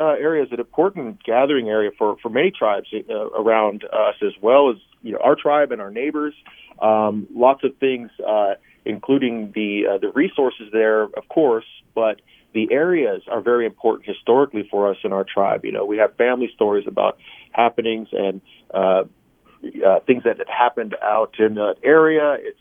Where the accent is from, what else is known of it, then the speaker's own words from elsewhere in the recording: California, United States; So I'm from Yochadehi.